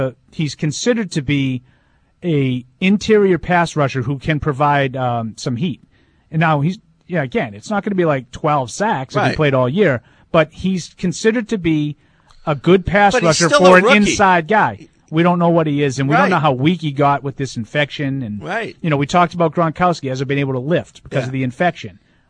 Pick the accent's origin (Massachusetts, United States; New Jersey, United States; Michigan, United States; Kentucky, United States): Massachusetts, United States; Everett; You know, I grew up in Everett and all, but I've never been subpoenaed.